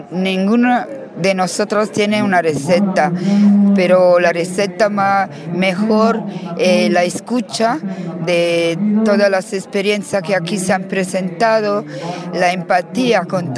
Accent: Italy; Yo soy de Italia, ¿no? Puede ser que no lo he dicho.

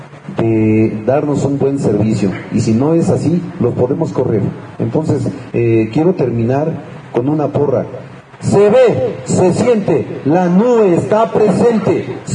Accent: Mexico; porque somos mexicanos y como mexicanos tenemos el derecho de la energía.

